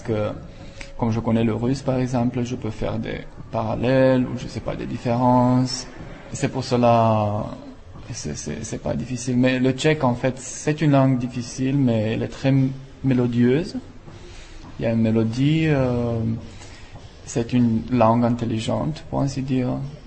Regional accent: Romania; French is a second language; now in Germany; Je viens de Roumanie. J'ai déjà étudié là-bas, français, russe, littérature et langue.

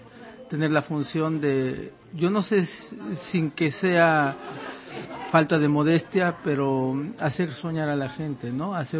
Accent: Mexico; now in Brussels, Belgium; yo soy latino, yo soy mexicano, y me siento latinoamericano, mi pasión es toda América Latina, y siempre, por cuestiones de azares de la vida, vivo en Bruselas

